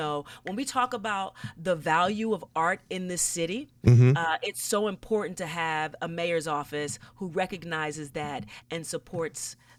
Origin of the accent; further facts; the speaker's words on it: Atlanta, Georgia, United States; now in New York, United States; I'm from Atlanta originally.